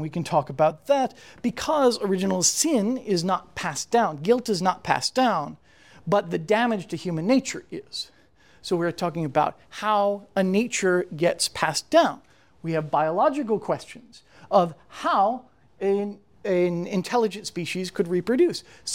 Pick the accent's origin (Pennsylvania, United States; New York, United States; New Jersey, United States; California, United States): New York, United States; New York City; I am from the New York City general area, and I want to avoid it as much as possible, a feeling I'm sure much of you share.